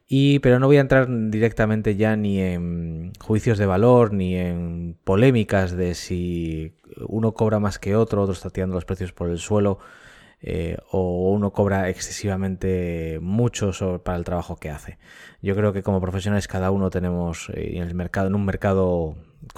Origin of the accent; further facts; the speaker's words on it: A Coruña, Galicia, Spain; also born or lived in Lanzarote; la semana pasada nos mudamos desde Lanzarote hasta La Coruña, en Galicia, que es donde estamos residiendo actualmente, y fue la ciudad donde yo me crié.